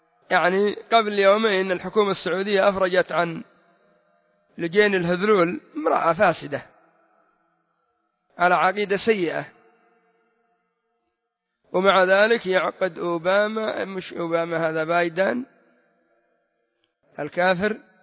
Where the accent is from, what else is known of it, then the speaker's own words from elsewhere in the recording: Yemen; هذه ماسونية ما لها شأن عندنا في اليمن